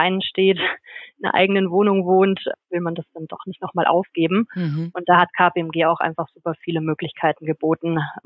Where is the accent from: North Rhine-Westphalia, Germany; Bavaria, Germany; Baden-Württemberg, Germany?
Bavaria, Germany; Munich; habe dann aber von Mannheim in meine Heimatstadt München gewechselt.